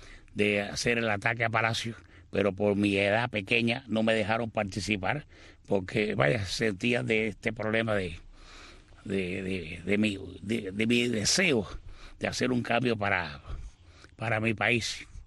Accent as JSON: {"language": "Spanish", "region": "Havana", "country": "Cuba", "tie": "born there", "said": "Yo nací en La Habana, Cuba, en el Vedado. Después de varios años vivir en el Vedado"}